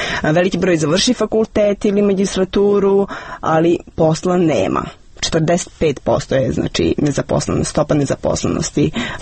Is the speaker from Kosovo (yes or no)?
yes; Mitrovica, Mitrovica District, Kosovo; moved away as an adult; now in Pristina, Kosovo; ja sam iz Mitrovice dobila poslovnu ponudu u Prištini, onda sam se preselila, sad trenutno živim u Prištini